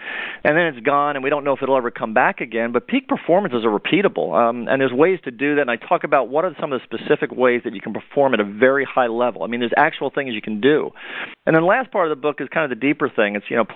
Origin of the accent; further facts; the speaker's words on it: New York City, New York, United States; now in North Carolina, United States; Well, even though I'm down in North Carolina, I have to admit I was born a Yankee there. I'm from New York City originally, and I have to tell you, I love it down here.